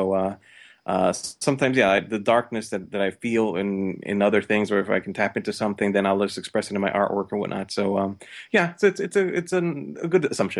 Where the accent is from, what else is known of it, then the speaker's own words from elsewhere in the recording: New York, United States; and although I'm originally from New York, I visited Las Vegas a couple of the times